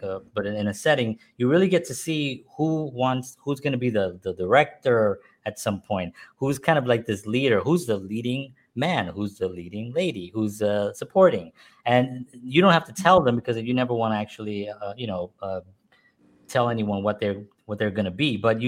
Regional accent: New York, United States; also born or lived in New Jersey; now in Nashville, United States; I'm from New York originally. I lived in Jersey and I'm in Nashville now.

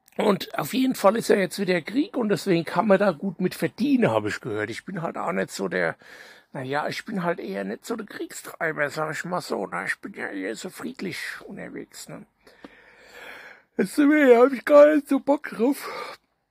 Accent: Hesse, Germany; born there; accent: Hessian; now in Ruhr area, Germany; ich bin ja jetzt im Ruhrpott unterwegs, ja, aber ich bin ja gebürtiger Hesse. Also, hört man kaum, ich habe nur so ganz leichte Akzent, aber so ein bisschen hört man es schon, ne.

